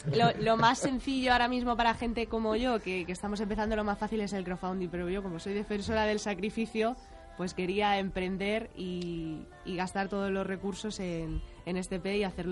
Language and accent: Spanish; Madrid, Community of Madrid, Spain; para los que somos de Madrid vamos muy rápido, ¿eh?